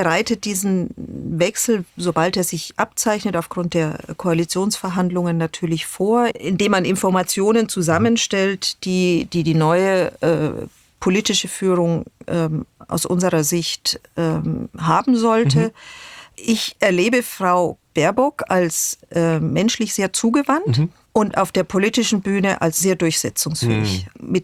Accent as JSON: {"language": "German", "country": "Germany"}